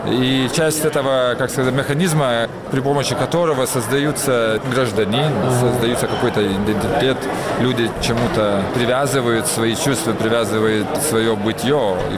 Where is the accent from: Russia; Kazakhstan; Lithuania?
Lithuania; Потому что я сам из Литвы.